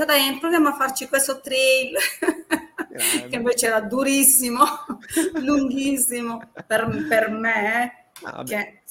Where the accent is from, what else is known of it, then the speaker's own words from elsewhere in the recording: Sardinia, Italy; adoro la mia terra, sono legatissima, forse un po' come tutti i sardi